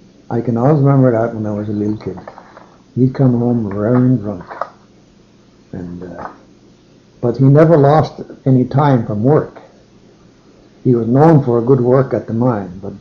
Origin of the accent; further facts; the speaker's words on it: Ishpeming, Michigan, United States; also born or lived in North Lake; Well, I was born in North Lake. And about a year, I think it was about a year old when we moved to West Ishpeming.